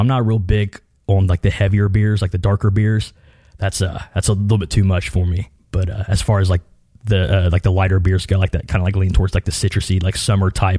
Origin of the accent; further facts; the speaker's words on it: Ohio, United States; So I grew up being in Southern Ohio. It's very, I was born in 86.